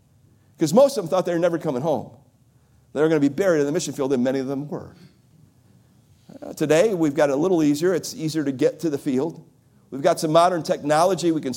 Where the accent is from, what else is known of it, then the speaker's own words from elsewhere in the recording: Cleveland, Ohio, United States; when I was a boy growing up in Cleveland, Sunday morning, I was probably, I think, junior high